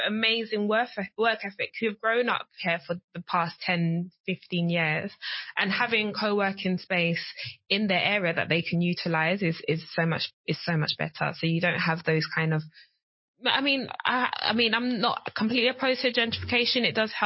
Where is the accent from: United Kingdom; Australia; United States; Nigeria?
United Kingdom; Hackney, London; from my experience growing up in Hackney, there was a lot of people are moving into the area